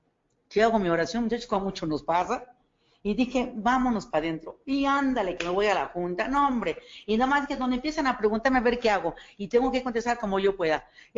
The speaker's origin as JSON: {"language": "Spanish", "region": "State of Mexico", "country": "Mexico", "said": "yo no soy de aquí, yo vengo del Estado de México, aquí, hablando aquí de México"}